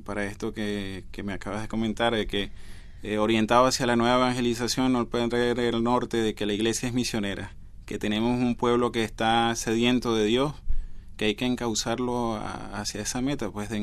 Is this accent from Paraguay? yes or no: no; Caracas, Capital District, Venezuela; yo soy venezolano, caraqueño de nacimiento y tengo 28 años. Estoy cursando ya el último año de teología para terminar los estudios al sacerdocio y pertenezco al seminario Redentoris Mater de Caracas, que es perteneciente al camino neocatecumenal.